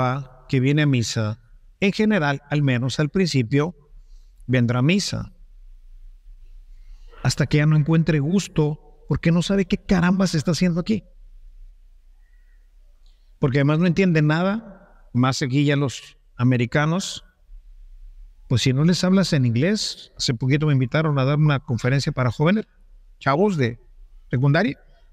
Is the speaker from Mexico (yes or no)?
yes; Monterrey, Nuevo León, Mexico; ahí en mi tierra, ahí en Monterrey